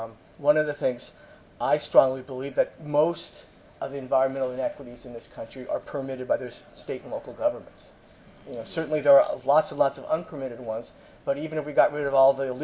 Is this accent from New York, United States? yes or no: no; California, United States; so where I live in Massachusetts or where I grew up in California